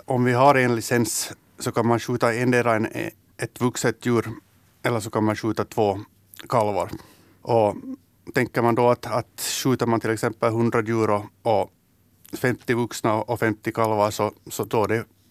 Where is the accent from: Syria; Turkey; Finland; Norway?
Finland; Bromarv, Uusimaa; born there; eftersom jag är född i Bromar så är det ju ganska naturligt att det är ett jaktlag i Bromar.